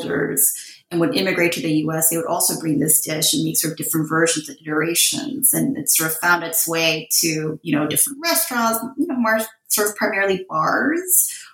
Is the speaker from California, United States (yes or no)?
yes; California, United States; I grew up in Southern California. My father worked in Both Garden Grove in Los Angeles